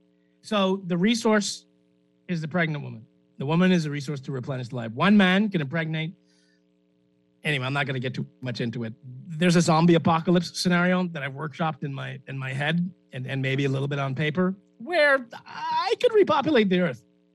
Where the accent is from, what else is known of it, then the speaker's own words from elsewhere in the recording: Nassau, New Providence, Bahamas; Now, that may be because I'm from Nassau